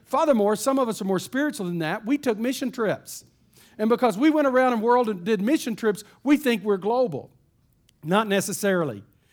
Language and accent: English; Texas, United States; because I'm from East Texas and I'm a Baptist.